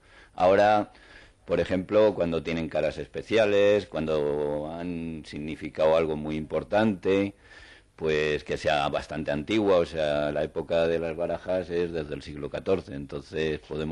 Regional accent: Madrid, Community of Madrid, Spain; soy de Chamberí

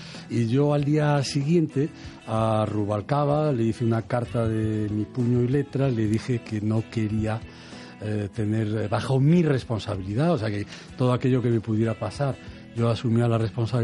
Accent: Galicia, Spain; como gallego y como español

